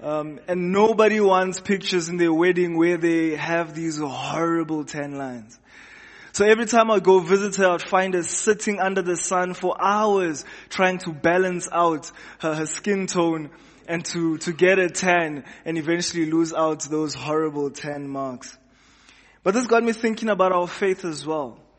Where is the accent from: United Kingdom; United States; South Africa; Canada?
South Africa; For me as a South African, I felt like a furnace.